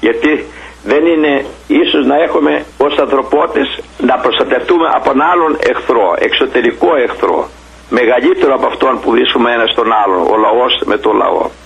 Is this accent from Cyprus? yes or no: no; Greece; επειδή είμαι Έλληνας